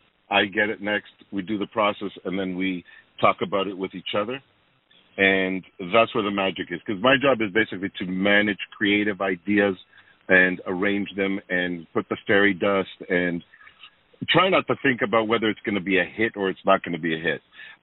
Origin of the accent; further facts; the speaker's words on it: Toronto, Ontario, Canada; I myself have been born and raised in Toronto, and now I live with my family about 15 minutes from the core of downtown. And I've always been here, yes.